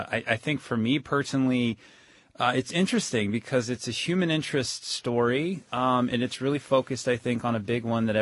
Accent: Florida, United States; born there; also born or lived in Indiana; I was born in Florida. I mean, I spent a lot of time in Florida, but I also spent a lot of time in Indiana.

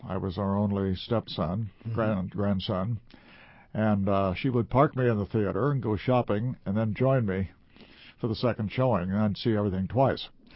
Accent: Indianapolis, Indiana, United States; you see, I grew up in Indianapolis

